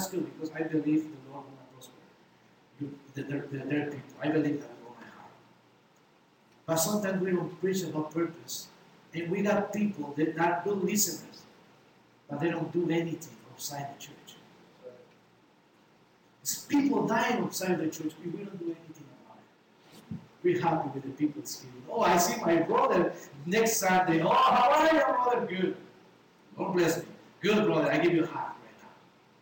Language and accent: English; Peru; English is a second language; now in Canada; I love my country because it's my country. I can hide that. But I'm Canadian too. I love this country too.